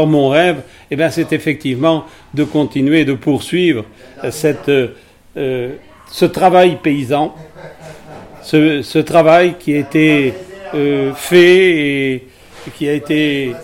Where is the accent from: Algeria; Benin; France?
France; Brittany; effectivement j'habite le Puy-de-Dôme, mais je suis originaire d'une petite ville de Bretagne-Gallo qui est des Côtes d'Armor. Voilà, alors mon origine est en fait un fils de paysan, de petit paysan, de salarié agricole de cette contrée